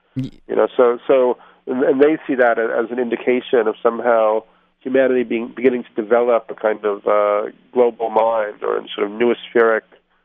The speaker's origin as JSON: {"language": "English", "town": "New York City", "region": "New York", "country": "United States", "tie": "born or raised there", "said": "but I grew up in New York, so I saw them being constructed, and they really changed kind of like the frequency of the city"}